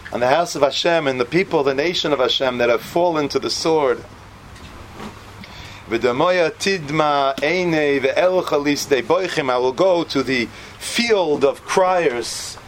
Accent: New York, United States; Because this is my team. Because I'm from New York. Because this is where I identify with.

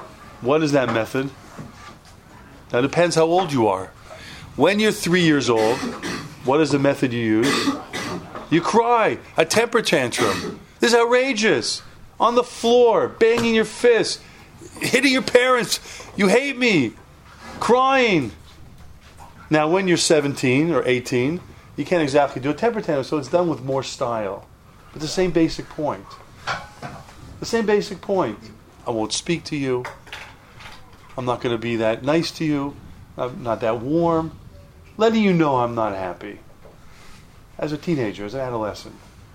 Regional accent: Toronto, Ontario, Canada; And I came from Toronto, I was in Toronto, and I decided I was going to go, I was going to take a year off, I was going to see the world.

